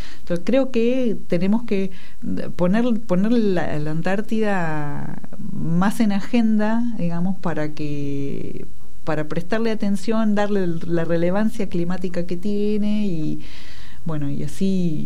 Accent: Argentina; Somos muy poquitos argentinos que vamos a participar ahí

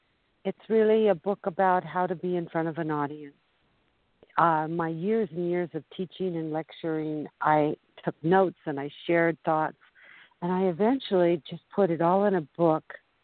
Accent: Hollywood, California, United States; also born or lived in San Diego; I'm from Hollywood. I was born in Hollywood.

